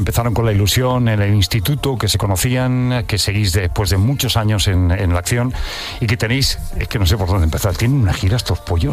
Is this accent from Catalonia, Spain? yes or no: yes; Badalona, Catalonia, Spain; now in Madrid, Spain; Yo soy de Badalona